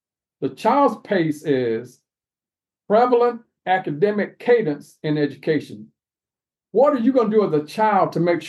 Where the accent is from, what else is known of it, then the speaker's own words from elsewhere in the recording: Bagwell, Tennessee, United States; There's no way where I grew up in Bagwell, Tennessee, as a child